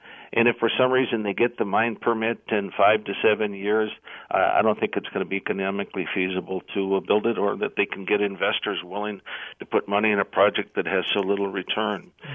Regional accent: Wisconsin, United States; I'm proud from Wisconsin.

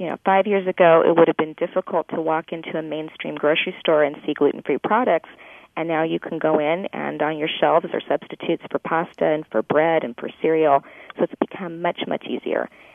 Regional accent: Los Angeles, California, United States; And we're from Los Angeles, so he saw allergists, and he saw ENTs, and he saw his primary care physician, his pediatrician

